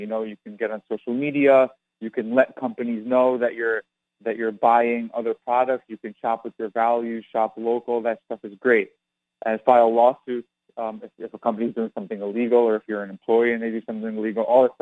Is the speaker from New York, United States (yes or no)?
yes; New York, United States; Well, I grew up in New York, so it just kind of was foisted upon me.